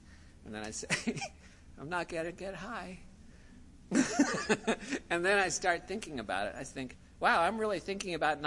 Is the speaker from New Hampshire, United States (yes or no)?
no; New York, United States; I'm from New York, and I used to think that I was so smooth that I could smoke on the way to school on the subway train.